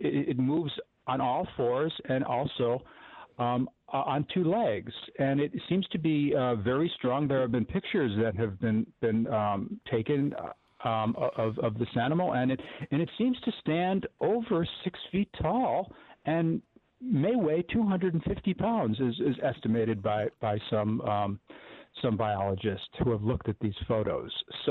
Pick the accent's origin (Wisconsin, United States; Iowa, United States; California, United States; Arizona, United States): Wisconsin, United States; Lyons; I grew up in Lyons